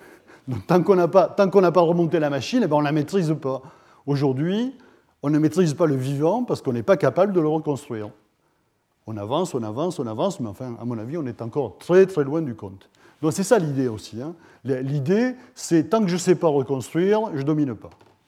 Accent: Toulouse, Occitanie, France; puisque je suis toulousain

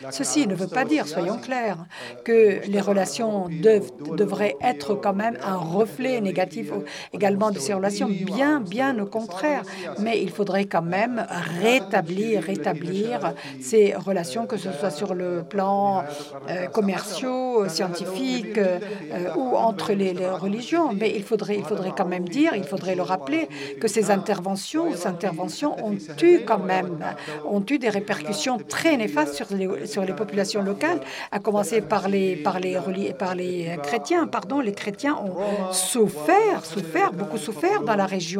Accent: Iraq; je vais donc me concentrer sur ce qui s'est passé chez nous en Irak

